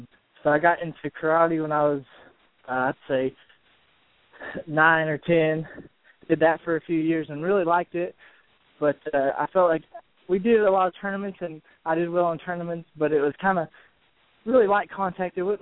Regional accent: Virginia, United States; also born or lived in Louisiana / Chicago; I lived in outside Chicago for a while. I was born in Louisiana, and I lived in Southwest Virginia for most of my life. So I got kind of a big mix and jumble of things, I guess.

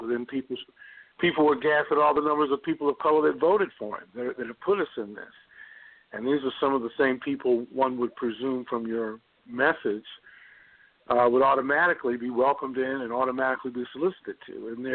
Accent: Georgia, United States; also born or lived in Alabama; as dangerous as growing up in Georgia and Alabama in the late 50s and 60s.

